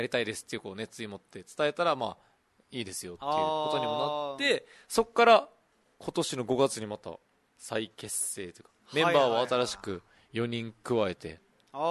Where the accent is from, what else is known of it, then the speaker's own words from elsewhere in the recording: Ogimi, Okinawa, Japan; 出身がもう沖縄県で、沖縄県でも北部ってところなんですけど、やんばる大宜味村ってところです。